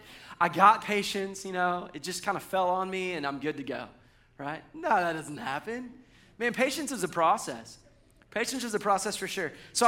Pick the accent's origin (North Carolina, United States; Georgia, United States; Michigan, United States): Georgia, United States; Now, I grew up in Georgia, so I think of homegrown stuff as like peach cobbler, like fried chicken